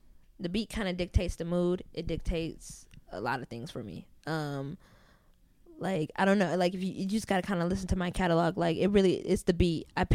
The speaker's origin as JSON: {"language": "English", "town": "Chicago", "region": "Illinois", "country": "United States", "tie": "born or raised there", "said": "I'm originally from Chicago, so like I grew up in like where the hip hop there is much more aggressive."}